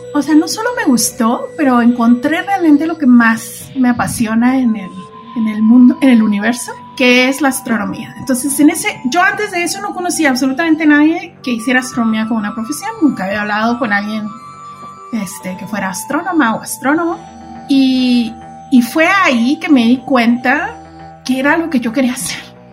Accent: Mexico; siendo mexicana, no conseguía ningún trabajo porque toda la energía en Francia, o la gran mayoría, es energía nuclear. Y como mexicana no me daban trabajo en nada que tuviera que ver con energía

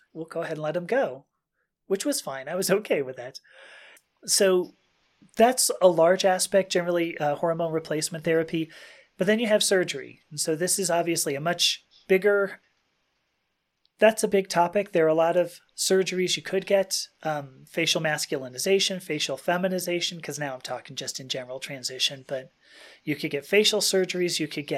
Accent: Los Angeles, California, United States; I'm from California. I grew up in LA.

